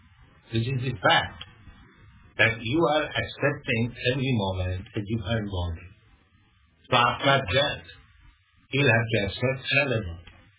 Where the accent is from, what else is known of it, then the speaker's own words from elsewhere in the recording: India; You are Australian, I am thinking I'm Indian, you are thinking I'm Indian.